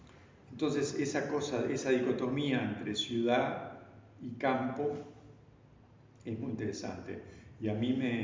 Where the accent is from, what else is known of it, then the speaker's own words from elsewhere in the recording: Montevideo, Uruguay; born there; donde yo nací, ¿Y cuál fue? Bellavista, el barrio Bellavista en el Reducto, que era la vieja estación de trenes Bellavista.